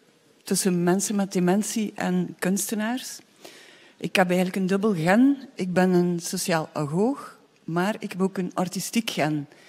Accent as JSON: {"language": "Dutch", "town": "Ghent", "region": "Flanders", "country": "Belgium", "said": "want ik ben Gentenaar."}